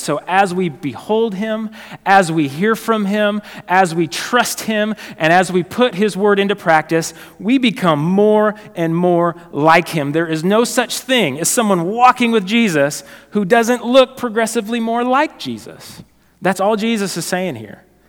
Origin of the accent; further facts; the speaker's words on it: Concordia, Missouri, United States; I was back in my hometown. I grew up in Concordia, Missouri.